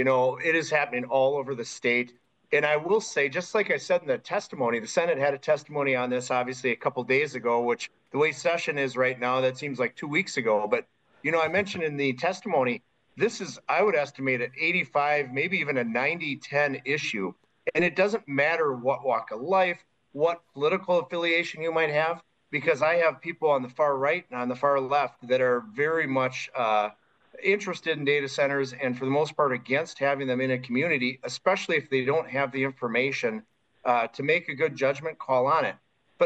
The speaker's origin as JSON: {"language": "English", "town": "Menomonie", "region": "Wisconsin", "country": "United States", "tie": "born or raised there", "said": "in my hometown of Menominee, up there between Eau Claire and Hudson"}